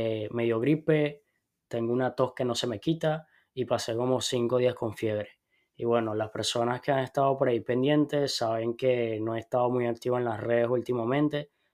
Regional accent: Venezuela; yo soy venezolano

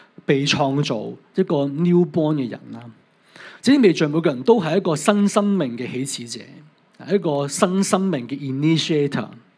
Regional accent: Hong Kong; 即是我们香港这边就说不要惯

